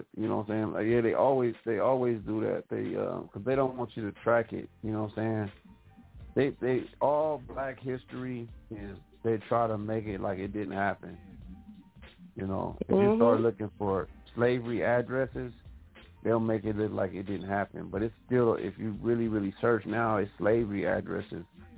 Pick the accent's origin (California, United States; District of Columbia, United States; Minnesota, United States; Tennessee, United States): California, United States; See, I'm from California. Y'all just got a little Texas history from me. And I'm from California.